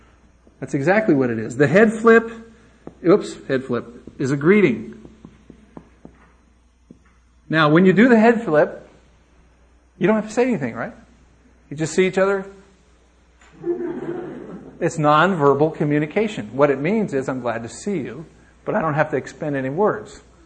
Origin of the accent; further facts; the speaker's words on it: United States; I'm not anti-American. I'm not prejudiced. I am American.